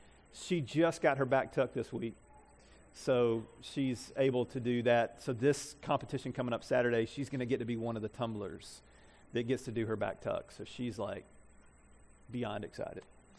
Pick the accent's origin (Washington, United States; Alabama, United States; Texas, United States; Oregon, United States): Alabama, United States; I moved to small town Alabama, and I grew up in North Alabama.